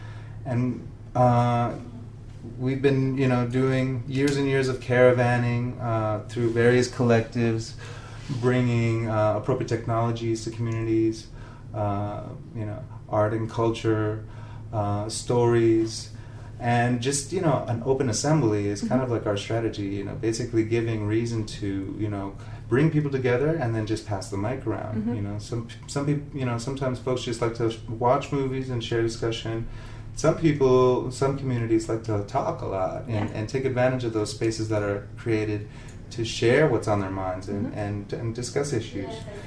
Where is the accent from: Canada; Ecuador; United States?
Ecuador; moved away; And I'm originally from Ecuador, and, you know, my life's goal is to get back to my country